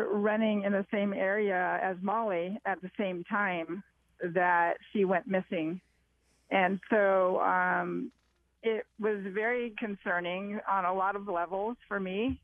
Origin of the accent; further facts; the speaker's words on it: California, United States; And I realized I'm from Southern California. I've not seen cornfields before